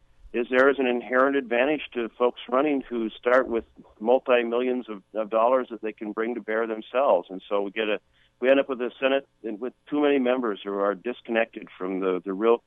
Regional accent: Roseburg, Oregon, United States; also born or lived in Myrtle Creek; My dad was a millwright. I was born in Myrtle Creek. Mill shut down. We moved to Roseburg, and then his jobs changed to Multnomah County.

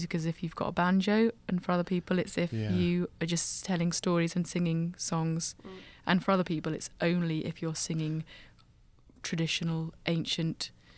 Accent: United Kingdom; we're British and we play music, and I think it's not unfair to call it folk.

